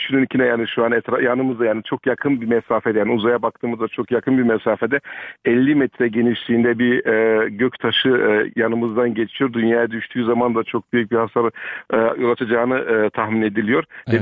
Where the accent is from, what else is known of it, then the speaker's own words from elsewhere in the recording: Leverkusen, North Rhine-Westphalia, Germany; Leverkusen'de hep yaşadık. Yani burada büyüdük. Burada doğmadık ama burada büyüdük.